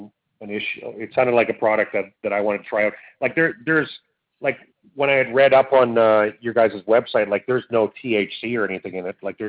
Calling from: Medicine Hat, Alberta, Canada; I'm calling from Canada, T1B1P1.

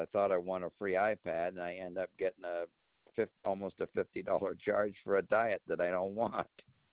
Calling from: California, United States; I'm calling from California

